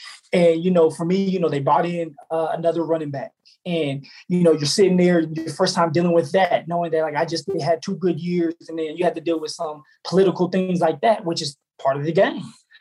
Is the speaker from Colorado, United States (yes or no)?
yes; Colorado, United States; because we're both from Colorado